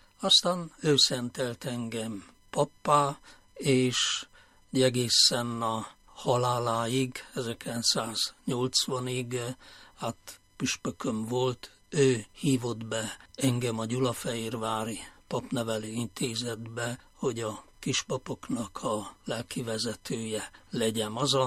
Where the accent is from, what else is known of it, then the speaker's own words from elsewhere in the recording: Csíkszentsimon, Harghita, Romania; also born or lived in Madéfalva; Csíksomlyó közelében nőttem fel, hiszen Madifalván születtem, ami jó 10 kilométerre van Csíksomlyótól, és gyermekként aztán Madifalváról elköltöztünk Csíkszentsimonba, de az is egy olyan 15 kilométerre van Csíksomlyótól.